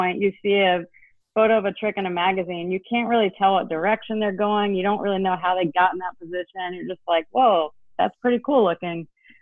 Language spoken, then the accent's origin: English; Norfolk, Virginia, United States; born there; I was born in Norfolk, Virginia. My parents both grew up there and my dad was in the Navy. So once I was about 6 or 7, we started moving around quite a bit.